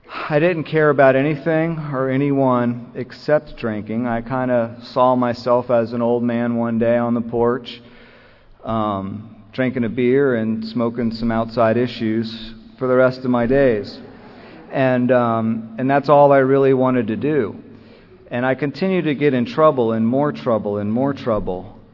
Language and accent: English; Miami, Florida, United States; if you're a kid like me growing up in South Florida, in Miami's where I'm from